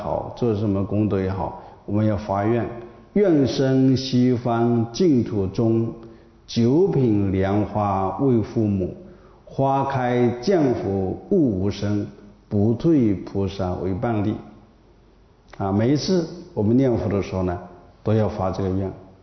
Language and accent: Chinese; China; 我们作为中国人啊，要感觉到很骄傲、 很自豪